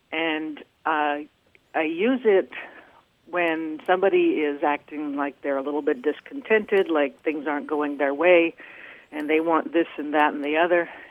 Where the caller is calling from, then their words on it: Twin Hills, Alaska, United States; I am calling from Twin Hills, Alaska.